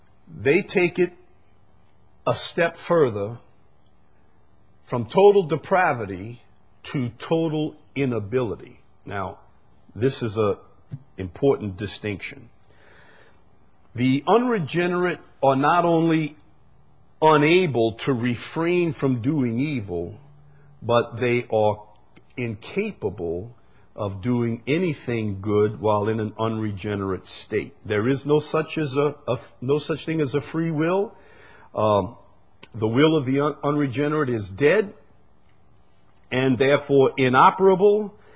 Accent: Chalmette, Louisiana, United States; I'm just a simple fellow, but I'm from Chalmette. You can't expect a whole lot from me.

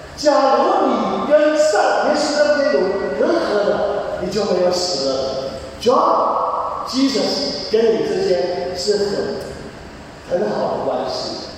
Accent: Hong Kong; 香港的状况啊，我是香港人，当然我比更多的人更同心。

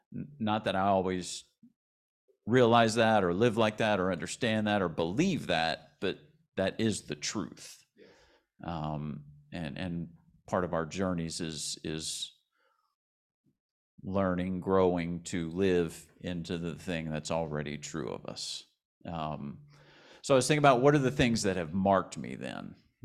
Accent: Westwego, Louisiana, United States; So I was born on the West Bank. My earliest years were in a trailer park in West Wego that's not there anymore, off of Lapalco near Higgins High School.

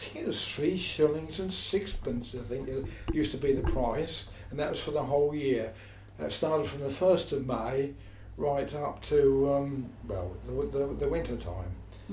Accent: Morden, London, United Kingdom; I lived in Tiptree for about 3 years. So, in actual fact, I'm what you would call an old Mordanian, and I don't particularly want to move, as I like the town very much

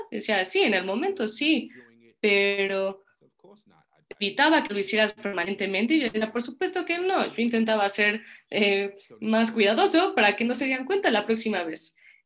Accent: Puerto Rico; yo creo también porque soy puertorriqueña

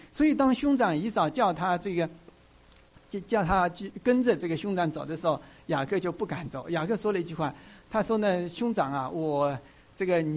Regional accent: China; now in United States; 我是从这个中国大陆过来的，或者说我信主是在中国大陆

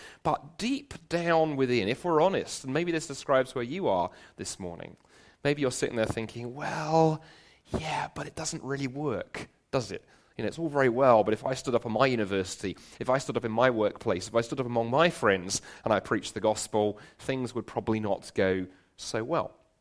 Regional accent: London, United Kingdom; moved away as an adult; now in Toronto, Canada; I come originally from London. You may tell that by the accent.

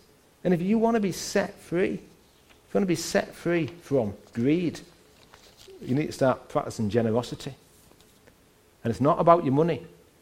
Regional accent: Hartlepool, North East England, United Kingdom; I'm from Hartlepool.

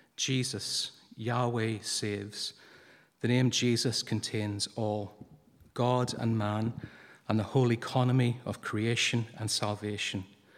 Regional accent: Northern Ireland, United Kingdom; I remember growing up in Northern Ireland, and as a family, we would say the rosary every night.

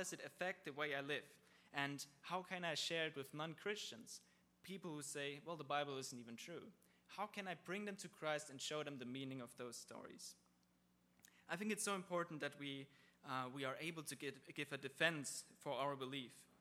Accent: Germany; I've been growing up in Germany in a Christian family

